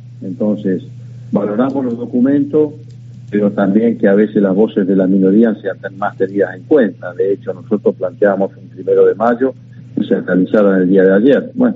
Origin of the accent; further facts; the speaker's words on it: Buenos Aires Province, Argentina; como legislador de la provincia y como bonaerense